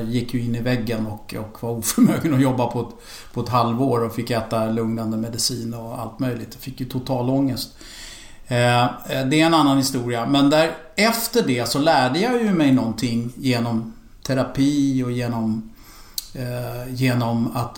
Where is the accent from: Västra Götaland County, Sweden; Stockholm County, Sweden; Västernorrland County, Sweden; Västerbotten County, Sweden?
Stockholm County, Sweden; Rågsved; Ja, jag är från Rågsved och punkare.